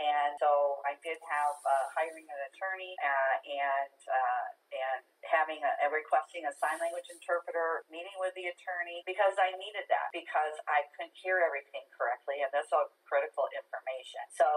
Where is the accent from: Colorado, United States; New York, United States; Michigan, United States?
Michigan, United States; Grand Rapids; Well, when I was growing up in Michigan, Grand Rapids, Michigan, I was experiencing hearing loss in grade school